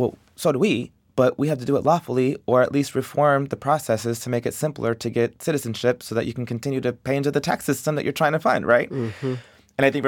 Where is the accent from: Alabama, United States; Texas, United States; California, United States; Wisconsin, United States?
Texas, United States; Del Rio; I love Del Rio. I love my hometown. You know, I got picked on, I got teased, I got bullied, but, you know, I felt like I grew up, you know, with a very strong, tight family.